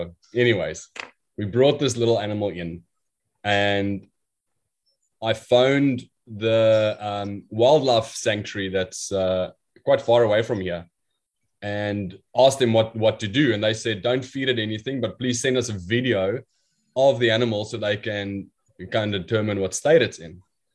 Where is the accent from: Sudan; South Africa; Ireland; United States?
South Africa; now in Australia; We don't know these animals because we're from South Africa.